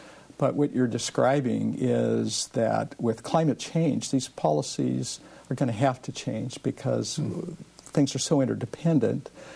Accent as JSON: {"language": "English", "region": "Montana", "country": "United States", "tie": "born or raised there", "said": "You know, I grew up in Montana. I'm from a rural area. I'm not a city person"}